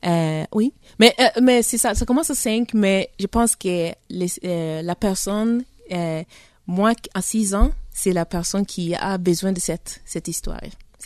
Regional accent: Tanzania; now in Sweden; J'ai grandi en Tanzanie.

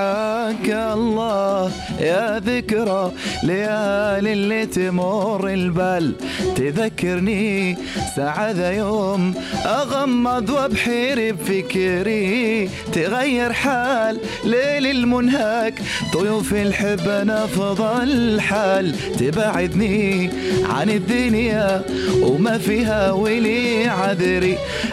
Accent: Morocco; قلت له أنا مغربي.

